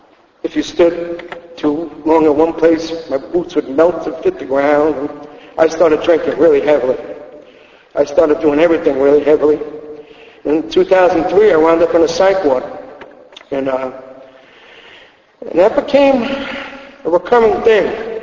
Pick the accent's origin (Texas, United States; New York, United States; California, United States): New York, United States; Rockaway; also born or lived in Queens